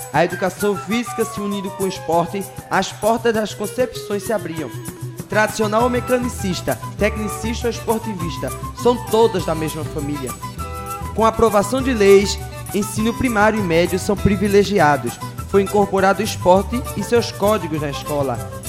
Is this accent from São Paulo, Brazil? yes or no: no; Passira, Pernambuco, Brazil; sou de Passira, Pernambuco.